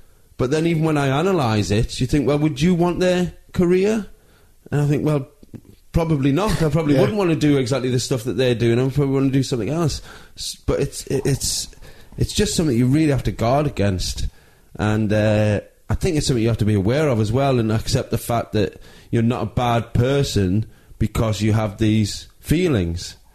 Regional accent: Newcastle, North East England, United Kingdom; moved away; also born or lived in Manchester; I grew up in Newcastle.

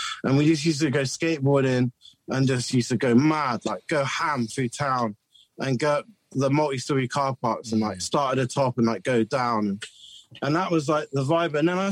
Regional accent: Bristol, South West England, United Kingdom; It was cool because I was brought up in the 90s in Bristol and it was like, you know, we were so lucky, but we didn't even know that we were lucky.

